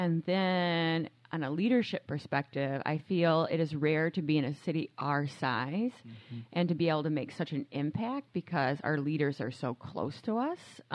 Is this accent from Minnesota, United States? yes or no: no; Clinton Township, Michigan, United States; Clinton Township, Michigan.